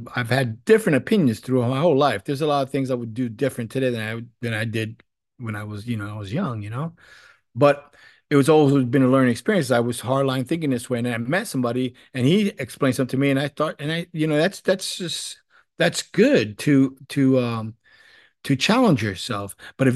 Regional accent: New York City, New York, United States; that I'm coming from New York City. Like, I mean, you don't think we ever seen gay people in our life?

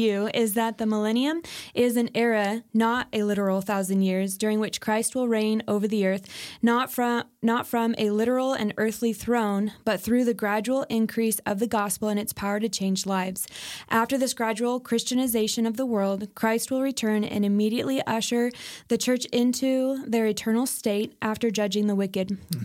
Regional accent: California, United States; We grew up in Southern California.

